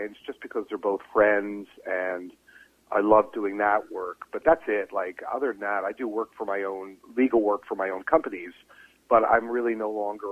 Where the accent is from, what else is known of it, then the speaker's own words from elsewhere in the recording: Canada; I mean, we're all Canadian.